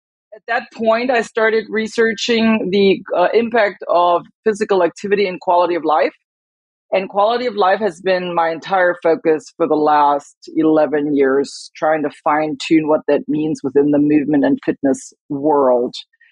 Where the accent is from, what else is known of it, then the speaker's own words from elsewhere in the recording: Germany; now in United States; I was born and raised in Germany, which it's inherently more movement based. When I came to the States, I joined the Air Force.